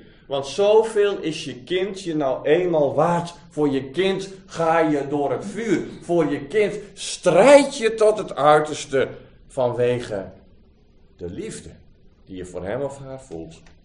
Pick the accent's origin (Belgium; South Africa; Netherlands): Netherlands; Urk, Flevoland; ik kom van Urk. En daar is heel wat afgestreden voor het geloof, hoor.